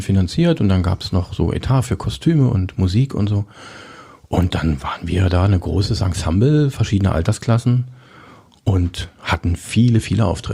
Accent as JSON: {"language": "German", "town": "Cottbus", "region": "Brandenburg", "country": "Germany", "tie": "born there", "said": "ich bin in Cottbus geboren, in der Silower Straße"}